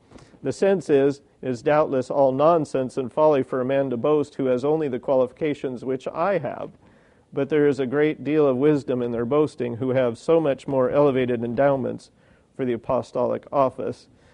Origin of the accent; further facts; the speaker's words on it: Massachusetts, United States; born there; I said, I was born in Massachusetts.